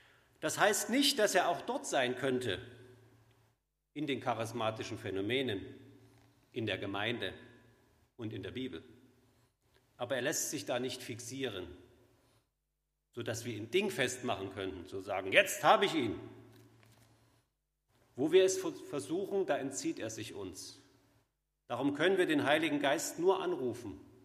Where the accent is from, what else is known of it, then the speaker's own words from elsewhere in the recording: East Germany, Germany; Wie Sie unschwer hören, komme ich aus Ostdeutschland.